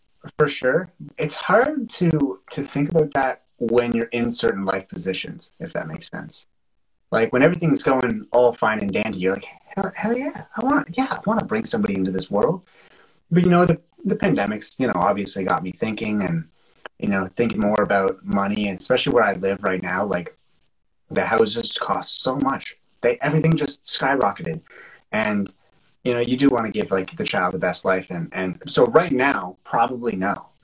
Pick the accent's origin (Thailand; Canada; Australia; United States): Canada; And I'm Canadian, so it's even, like, it's even less.